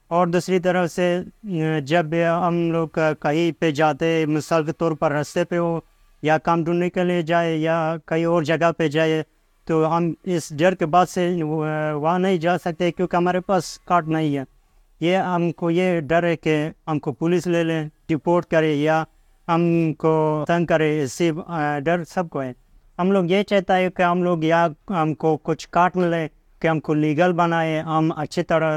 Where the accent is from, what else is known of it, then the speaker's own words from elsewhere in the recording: Kabul, Afghanistan; Hindi is a second language; moved away as an adult; हम कबल अफगानिस्तान से आए, इमिग्रेट हुआ है पाकिस्तान से।